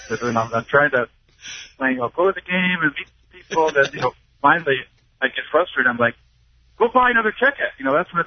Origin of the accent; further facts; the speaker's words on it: Rochester, United States; I was from Rochester working in Dayton, Ohio.